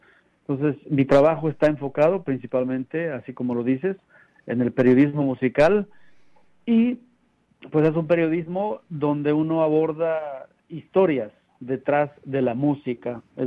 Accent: Xalapa, Veracruz, Mexico; Yo soy de Xalapa, Veracruz.

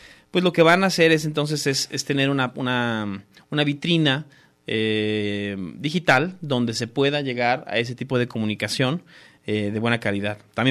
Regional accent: Mexico; leemos a sudamericanos, como mexicanos, leemos a sudamericanos en las editoriales españolas, ¿no?

